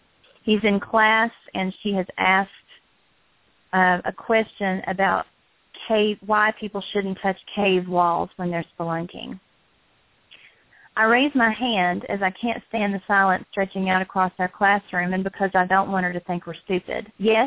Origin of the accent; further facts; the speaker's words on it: Appalachia, United States; And that excerpt resounds with me as an Appalachian and as an educator, because how we talk about our language matters just as much as how we use it.